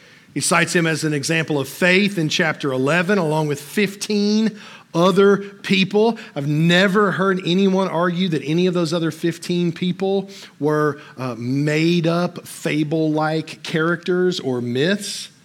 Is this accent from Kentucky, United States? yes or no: yes; Kentucky, United States; I'm from Kentucky. We're kind of known for two things, good bourbon and good horses.